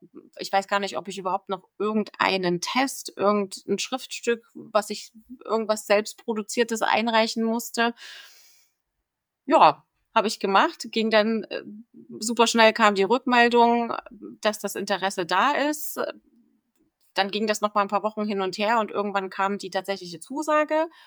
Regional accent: Germany; Die Suche nach dem Job in China für mich als Deutsche

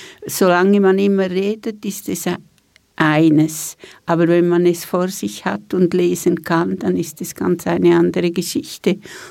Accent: Switzerland; Die Schweiz ist meine Heimat.

